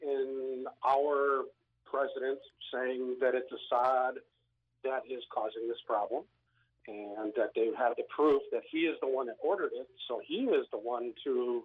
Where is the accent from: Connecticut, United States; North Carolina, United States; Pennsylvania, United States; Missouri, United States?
Connecticut, United States; now in Florida, United States; I'm in New York, but I'm a transplant from Connecticut, living in Florida, and up here on vacation in this lovely weather.